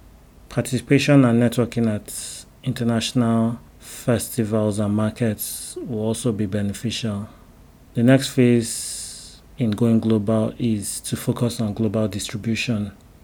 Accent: Nigeria; There's a general snobbery that comes with being tagged as a Nigerian filmmaker due to our perceived lack of respect for the craft, which we need to work on changing that perception.

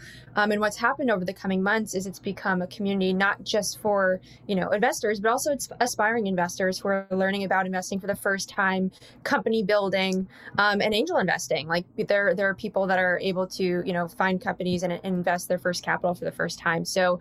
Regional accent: New York, United States; I live in New York, I'm from New York, but now I have friends in Dubai and London and San Francisco.

